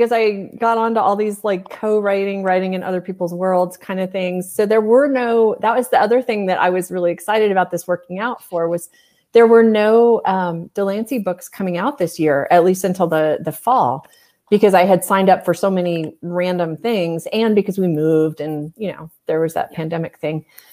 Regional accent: California, United States; oh yeah, I'm from California too.

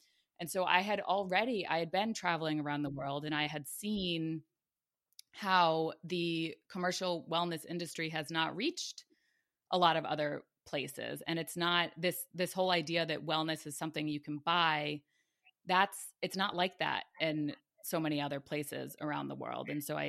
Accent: Rhode Island, United States; Like, I grew up in Rhode Island.

